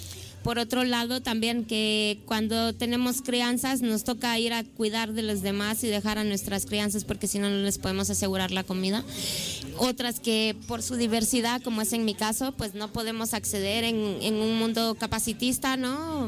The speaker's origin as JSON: {"language": "Spanish", "country": "Guatemala", "moved": "yes", "lives_now": "Spain", "said": "yo soy de origen guatemalteco. Entonces, bueno, yo llego aquí en el 2002"}